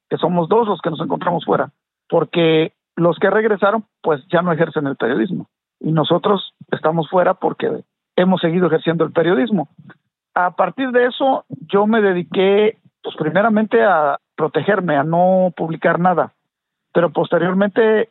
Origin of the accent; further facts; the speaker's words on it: Mexico; y tenemos que, como mexicanos, acortar esas distancias